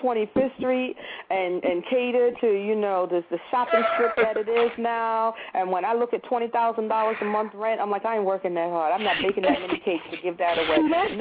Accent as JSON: {"language": "English", "town": "Brooklyn", "region": "New York", "country": "United States", "accent": "Brooklyn accent", "said": "I have a Brooklyn accent that follows me everywhere I go."}